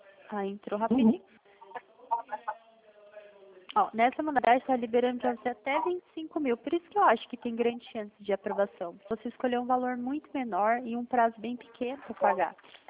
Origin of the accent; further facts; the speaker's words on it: Delfim Moreira, Minas Gerais, Brazil; also born or lived in São Paulo; Eu sou mineira também, de crescer em Minas. Mas eu nasci em São Paulo e cresci na cidade de Minas, em Delfim Moreira.